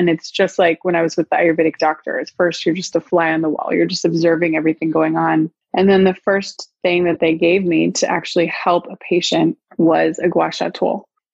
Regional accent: New Mexico, United States; So yes, I went to California. I'm from New Mexico. So going to school on the East Coast was like already like a leap.

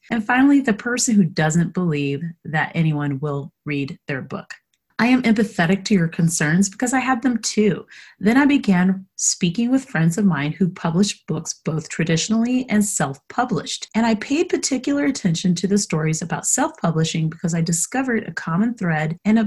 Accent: Denver, Colorado, United States; It will be held in my hometown of Denver, Colorado

